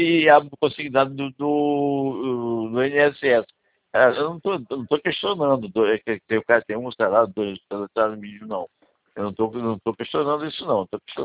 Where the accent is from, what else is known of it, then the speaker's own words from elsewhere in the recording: Maricá, Rio de Janeiro, Brazil; also born or lived in Espírito Santo / Bahia / Brasília; Eu sou de Maricá, então eu fiquei muito tempo no Espírito Santo, Bahia, eu trabalhei muito tempo também em Brasília. Então, depois eu vim trabalhar no Rio, voltei pro Rio, depois eu me aposentei e vim para Maricá de novo.